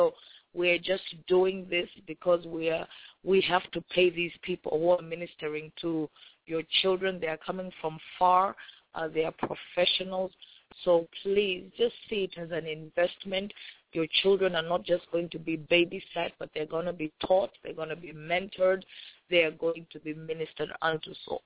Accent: Boston, Massachusetts, United States; from Boston, of course, my hometown

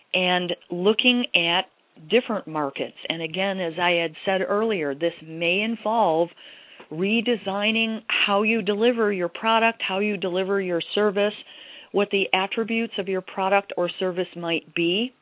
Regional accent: Detroit, Michigan, United States; for example, I am originally from Detroit

